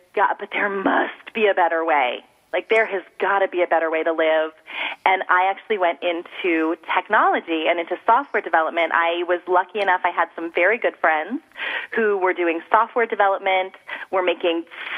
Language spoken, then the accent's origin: English; United States; I actually grew up all over the United States.